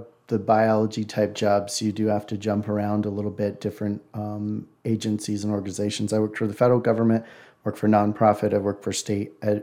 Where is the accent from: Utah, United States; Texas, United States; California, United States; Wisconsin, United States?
Utah, United States; I was born and raised in Utah, actually doing something very similar to what I do now. I grew up on a big wildlife area right on the edge of the Great Salt Lake